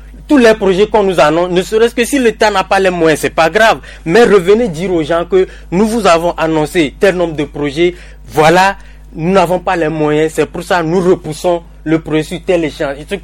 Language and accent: French; Togo; Nous on est Togolais